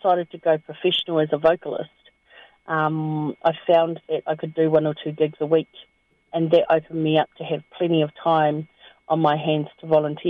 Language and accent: English; Auckland, New Zealand; born there; Okay, so I was born in Auckland.